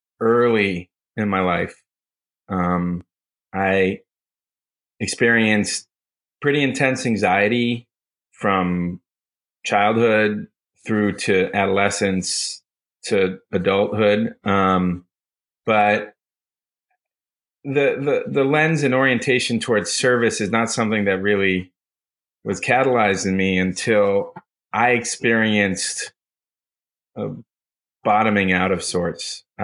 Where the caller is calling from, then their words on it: Los Angeles, California, United States; I'm calling in from Beverly Grove neighborhood in Los Angeles from my back office, which is a converted garage.